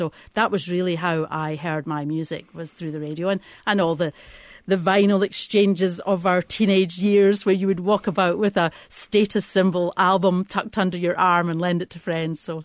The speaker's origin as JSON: {"language": "English", "region": "Scotland", "country": "United Kingdom", "tie": "born or raised there", "moved": "yes", "said": "Well, I was born on the west coast of Scotland."}